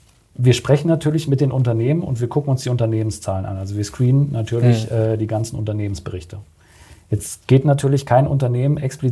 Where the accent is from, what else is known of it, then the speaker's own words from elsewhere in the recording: Frankfurt, Hesse, Germany; Ich komme aus Frankfurt